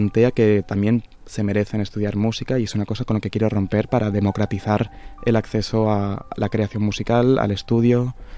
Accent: Catalonia, Spain; lo que hago es como este mejunje que yo soy también como catalán

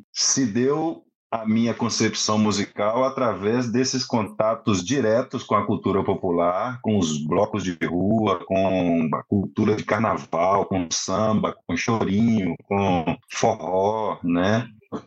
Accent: Timóteo, Minas Gerais, Brazil; Eu venho de Timóteo, uma cidade no noroeste mineiro, então, mais para o norte de Minas, você já nota uma mudança no sotaque, né?

